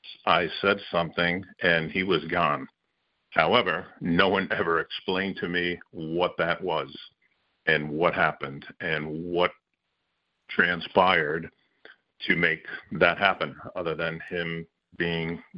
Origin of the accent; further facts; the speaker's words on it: Bayonne, New Jersey, United States; I went to a Catholic grammar school growing up in Bayonne, New Jersey.